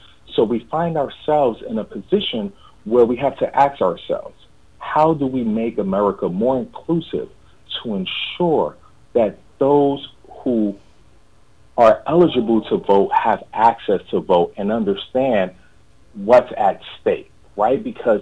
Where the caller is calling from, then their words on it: Maryland, United States; Today I'm calling in from Maryland.